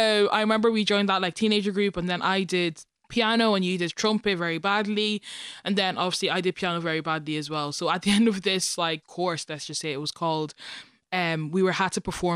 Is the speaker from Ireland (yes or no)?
yes; Dundalk, County Louth, Ireland; also born or lived in Nigeria; I was born in Nigeria and I was raised in Dundalk. So I moved to Ireland when I was three and we moved to Dundalk straight away.